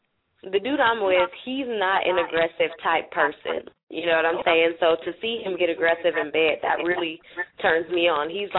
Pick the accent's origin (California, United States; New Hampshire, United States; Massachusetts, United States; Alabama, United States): California, United States; now in Texas, United States; I'm from California, but I'm currently living in Texas.